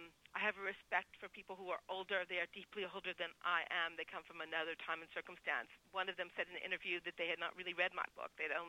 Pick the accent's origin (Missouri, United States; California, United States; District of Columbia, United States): District of Columbia, United States; Washington; My own mother, I grew up in Washington, D.C., went to Georgetown Day School.